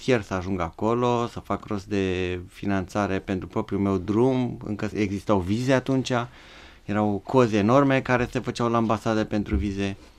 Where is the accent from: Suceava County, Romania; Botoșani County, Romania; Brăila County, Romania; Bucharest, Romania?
Bucharest, Romania; Eu sunt bucureștean, născut aici, crescut aici